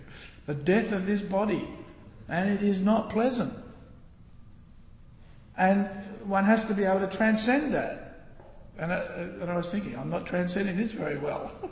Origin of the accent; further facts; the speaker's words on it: Australia; I am an Australian, I love my country.